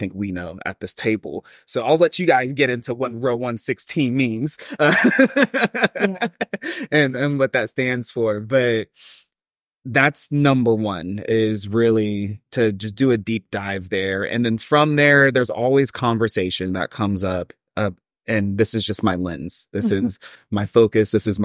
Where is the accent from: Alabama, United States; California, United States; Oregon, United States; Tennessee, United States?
California, United States; also born or lived in Dallas; that's a huge blessing growing up in Southern California, mm-hmm. outside